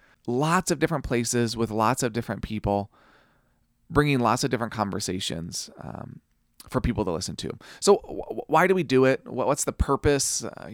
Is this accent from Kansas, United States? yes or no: yes; Kansas, United States; I grew up in Kansas.